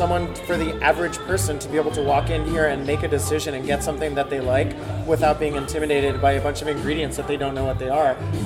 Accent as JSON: {"language": "English", "country": "Canada", "tie": "born or raised there", "also_born_or_lived": "Virginia, United States", "said": "Well, I'm from Canada originally."}